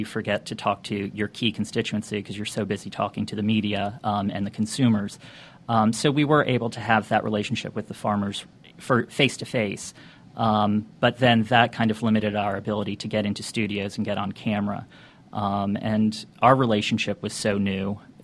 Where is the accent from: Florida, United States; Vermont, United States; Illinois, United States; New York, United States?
Florida, United States; Me in particular, I grew up in South Florida, so, I mean, food came from Publix, and that was about it.